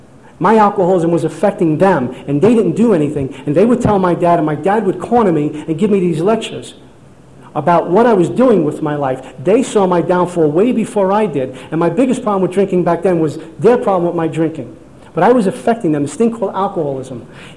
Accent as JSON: {"language": "English", "town": "Brooklyn", "region": "New York", "country": "United States", "tie": "born or raised there"}